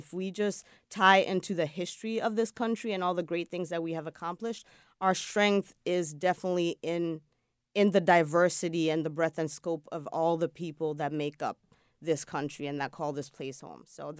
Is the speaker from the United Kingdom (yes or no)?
no; Ghana; now in United States; And one of the things that I love about Cuba was that it's very much as a Ghanaian, the African culture, Afro-Caribbean culture, where they were very warm, very jovial, just amazing and beautiful people.